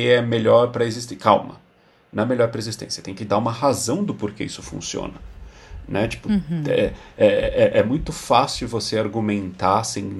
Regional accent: Brazil; moved away; Sabe, eu saí do Brasil comendo.

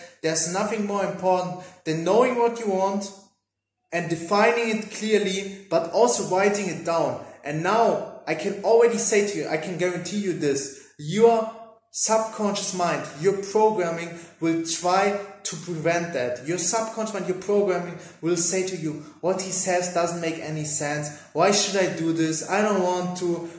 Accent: Germany; English is a second language; I always wanted to not only meet women from Germany, because I'm from Germany

